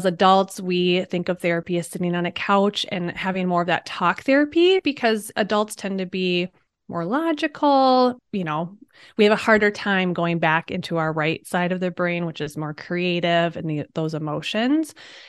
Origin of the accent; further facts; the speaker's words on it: Wisconsin, United States; And I have been in Minnesota probably, 15 years. I came from Wisconsin. So I've basically been a Midwest girl my whole life.